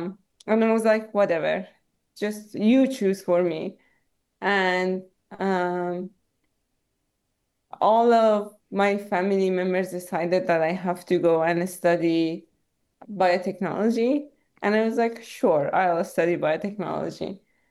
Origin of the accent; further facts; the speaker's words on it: Tehran, Tehran Province, Iran; also born or lived in Nishapur; I am from Iran, in Tehran, the central city of Iran, up until 11. And then we went back to Nishapur, which is a really small city.